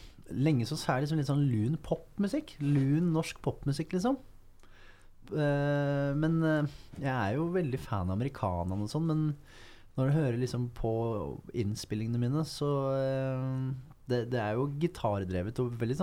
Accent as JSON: {"language": "Norwegian", "town": "Fredrikstad", "region": "Østfold", "country": "Norway", "tie": "born or raised there", "said": "Det da jeg vokste opp i Fredrikstad"}